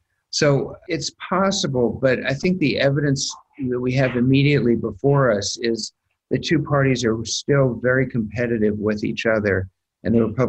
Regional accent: the South, United States; I grew up in the South when it was 100% Democratic, and dozens and dozens and hundreds of politicians, you know, in my region of the country where I grew up, switch parties

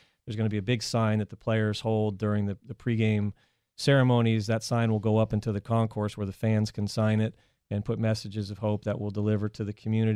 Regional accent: Connecticut, United States; now in Houston, United States; I grew up in Connecticut.

